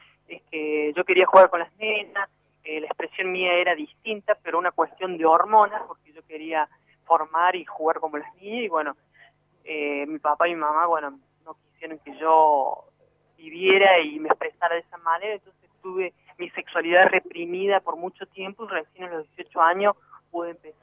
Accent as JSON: {"language": "Spanish", "town": "Puerto Esperanza", "region": "Misiones", "country": "Argentina", "tie": "born there", "also_born_or_lived": "Córdoba", "said": "vengo desde la provincia de Córdoba y nací acá en Puerto Esperanza, obviamente en Misiones"}